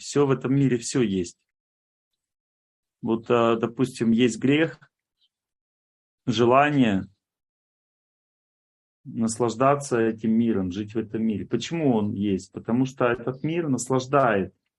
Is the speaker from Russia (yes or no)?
yes; Volga region, Russia; я радуюсь и вспоминаю свое детство, потому что я вырос на Волге.